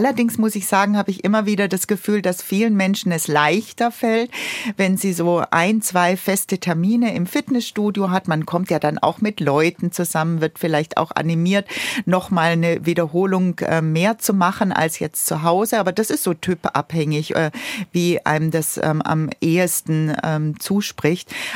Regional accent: Baden-Württemberg, Germany; accent: Swabian; Vielleicht hört man es bei mir durch die Sprache, durch den Dialekt schon. Ich komme aus dem Schwäbischen.

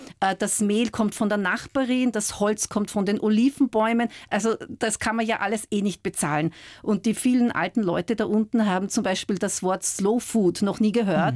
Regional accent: Vienna, Austria; also born or lived in Scotland; now in Italy; Geprägt haben mich meine Heimat Wien, meine Zeit in Schottland

